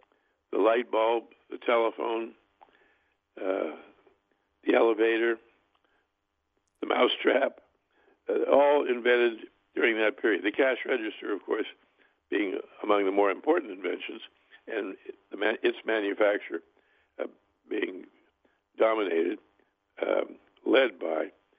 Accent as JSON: {"language": "English", "region": "Ohio", "country": "United States", "tie": "born or raised there", "said": "growing up in Ohio"}